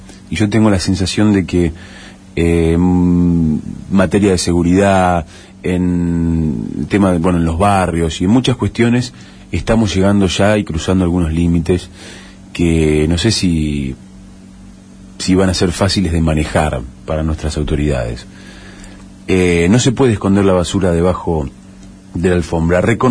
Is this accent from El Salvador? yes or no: no; Santa Fe, Argentina; Es responsabilidad nuestra como santafesinos mostrar a nuestra Santa Fe tal cual es